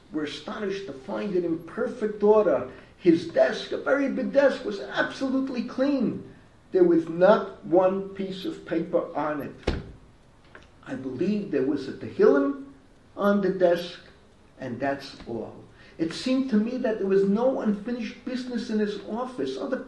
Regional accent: Brooklyn, New York, United States; I was born in Brooklyn in 1941, when Brooklyn was a great center of Jewish activity. I attended modern Orthodox schools, namely the Yeshiva Flatbush, both elementary and high school.

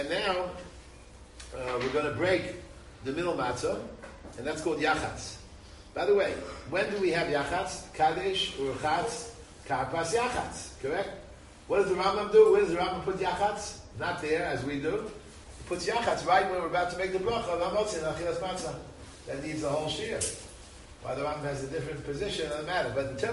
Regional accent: Bronx, New York, United States; also born or lived in Providence, Rhode Island; I grew up in the Bronx, New York. New York, you ever heard of New York City?

